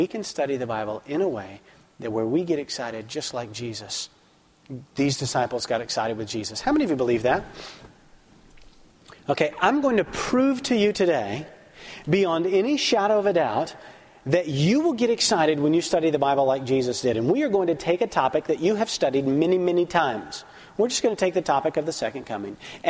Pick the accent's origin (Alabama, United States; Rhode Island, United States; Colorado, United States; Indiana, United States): Alabama, United States; I'm from Alabama. It's a great accent.